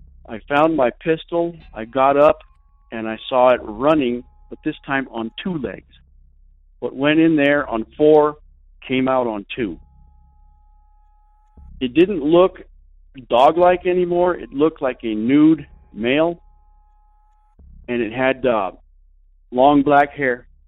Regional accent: New Mexico, United States; I'm from New Mexico.

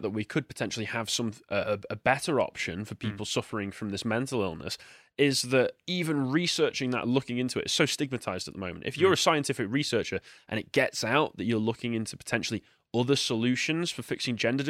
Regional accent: England, United Kingdom; I love being English. I love living in England.

